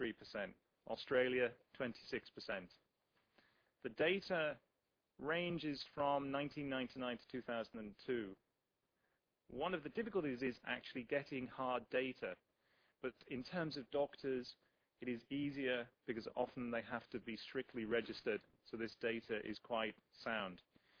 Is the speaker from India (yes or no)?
no; United Kingdom; Obviously, being British, actually not too surprising